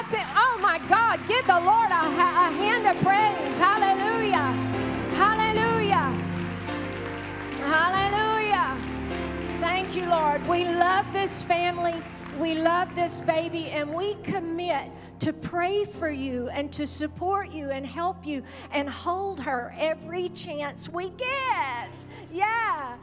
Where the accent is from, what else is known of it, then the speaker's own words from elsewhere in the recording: Louisiana, United States; I'm from Louisiana. It took me a long time to pronounce it.